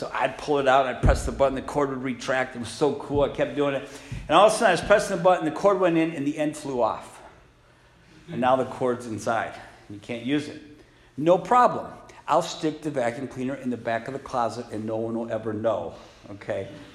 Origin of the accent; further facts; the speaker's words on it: Michigan, United States; there was my older sister, myself, and my younger brother, three of us. We grew up in Michigan.